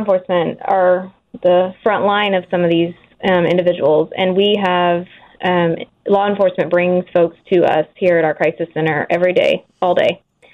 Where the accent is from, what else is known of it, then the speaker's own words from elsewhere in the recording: Illinois, United States; moved away as an adult; now in Wichita, United States; Originally, I am from Illinois.